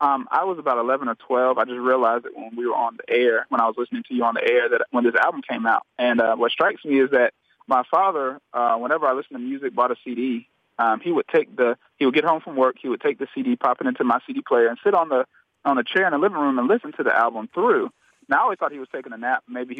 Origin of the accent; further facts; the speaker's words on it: Charlotte, North Carolina, United States; Now, as an 11 or 12-year-old black kid, I'm from Charlotte, North Carolina. I went to a mixed high school